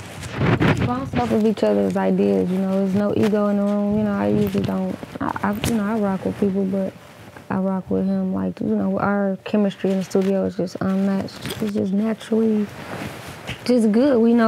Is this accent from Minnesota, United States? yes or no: no; Detroit, Michigan, United States; Because I do want to sound like I'm from Detroit, but, you know, in my own way.